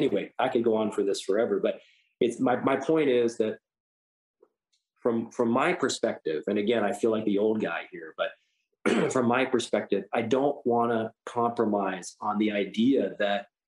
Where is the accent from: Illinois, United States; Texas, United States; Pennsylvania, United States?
Illinois, United States; Chicago; I also grew up with Michael Jordan. I played basketball in high school. I grew up in Chicago. I went to live games.